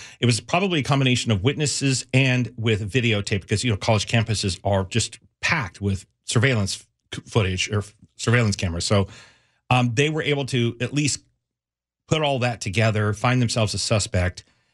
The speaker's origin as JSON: {"language": "English", "region": "Colorado", "country": "United States", "tie": "born or raised there", "said": "Southern Colorado. So it was all Mexicans and Italians."}